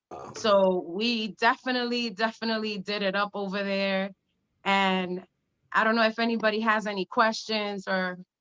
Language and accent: English; New York, United States; because I'm from New York, and I'm straight Democrat